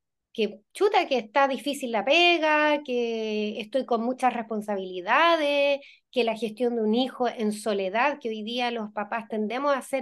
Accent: Chile; sabemos que nuestra sociedad es súper, como cultura chilena, bien depre y bien ansiosa

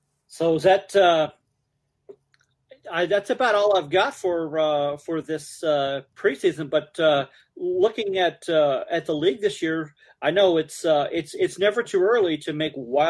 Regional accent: Arizona, United States; even though I'm from Arizona.

